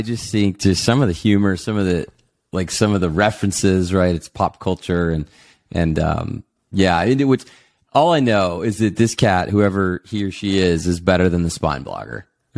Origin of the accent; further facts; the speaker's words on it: Dallas, Texas, United States; born and raised in Dallas, Texas.